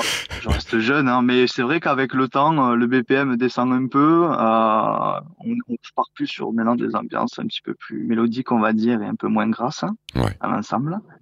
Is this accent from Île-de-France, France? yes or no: no; Toulouse, Occitanie, France; Ouais, Toulouse. Alors moi je suis de Toulouse